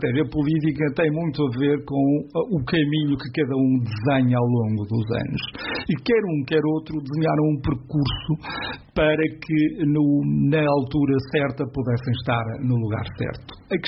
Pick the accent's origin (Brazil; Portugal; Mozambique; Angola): Portugal; Aveiro, Centro; Quer dizer, é irrelevante para nós que somos de Aveiro